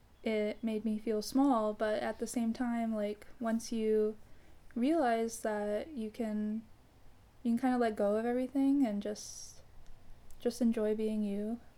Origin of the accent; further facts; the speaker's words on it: Houston, Texas, United States; I grew up in Houston, Texas. I kind of grew up as an only child, although I do have a half brother.